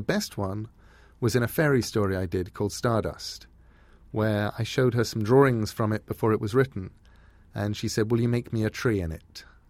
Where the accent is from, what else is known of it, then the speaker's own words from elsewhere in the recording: England, United Kingdom; now in United States; I'm English.